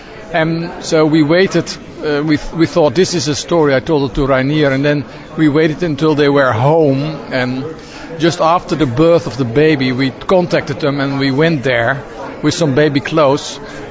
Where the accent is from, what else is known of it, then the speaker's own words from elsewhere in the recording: Netherlands; English is a second language; I'm from Holland